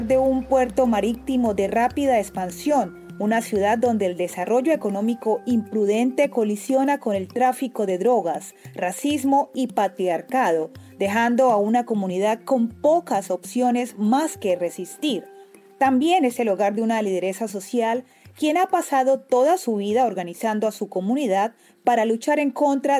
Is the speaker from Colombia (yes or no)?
yes; Buenaventura, Valle del Cauca, Colombia; born there; soy periodista afrocolombiana, nací en Buenaventura, Colombia.